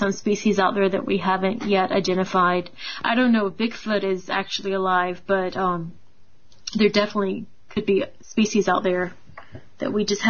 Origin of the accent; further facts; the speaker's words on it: Florida, United States; Well, I'm from North Florida, so we do have a couple of swamp monsters and weird people with mullet hairdos